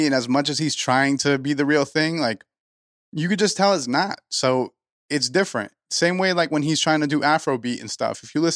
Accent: United States; and he thinks that because I'm American

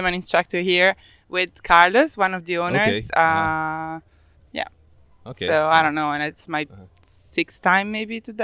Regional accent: Switzerland; I grew up in Switzerland. What else do you want to know? I'm 30 something.

